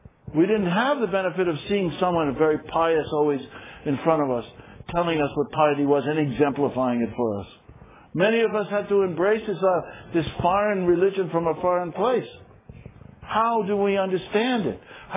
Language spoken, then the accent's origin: English; United States; Look, I'm an American.